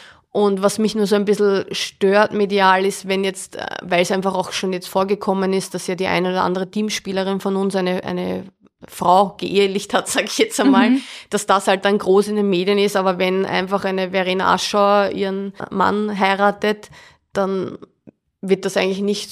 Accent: Vienna, Austria; Ja, also ich bin Wienerin, lebe aber jetzt seit 2012 am Stadtrand in Niederösterreich. Hat sich auch so ergeben, weil einfach mein Büro in St. Pölten ist.

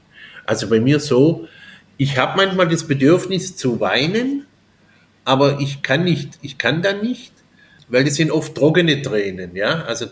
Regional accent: Baden-Württemberg, Germany; ich bin Schwabe.

